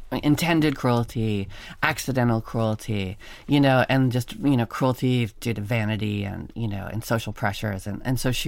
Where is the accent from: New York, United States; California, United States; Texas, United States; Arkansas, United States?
California, United States; Los Angeles; My mother's English, and I grew up in Los Angeles, and I think there's a part of me that always wondered what would have happened if I was raised in England.